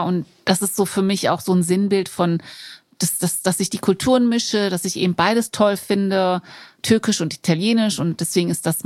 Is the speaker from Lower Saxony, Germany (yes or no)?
yes; Göttingen, Lower Saxony, Germany; born there; Meine Eltern sind als sogenannte Gastarbeiter nach Deutschland gekommen, Anfang der 70er Jahre. Und ich bin mit meinen Geschwistern in Göttingen geboren.